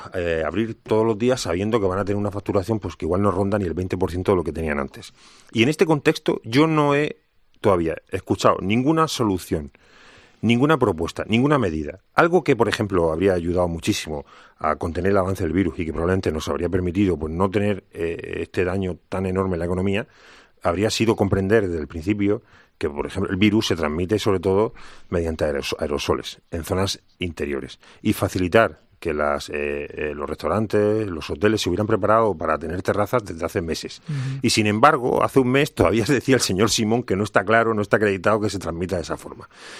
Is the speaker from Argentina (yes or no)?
no; Cartagena, Region of Murcia, Spain; yo que soy de Cartagena y ahí tenemos una huerta excelente